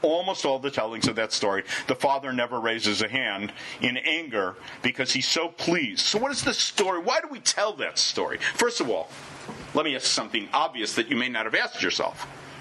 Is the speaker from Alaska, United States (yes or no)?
no; Illinois, United States; I grew up in Illinois, and I grew up really on Abe Lincoln stories.